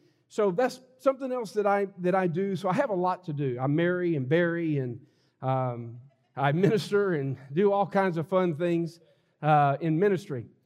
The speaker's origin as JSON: {"language": "English", "town": "Austin", "region": "Texas", "country": "United States", "said": "I'm a visiting minister here today, and I'm from the Austin area"}